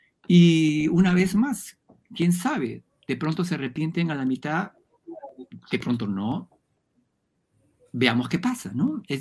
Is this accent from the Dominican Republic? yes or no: no; Peru; yo una cosa que debo decir, yo soy peruano